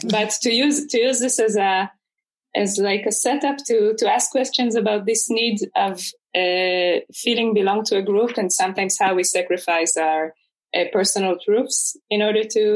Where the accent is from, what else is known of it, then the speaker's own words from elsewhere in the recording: Israel; as an Israeli growing up in Israel, it's a consensus to believe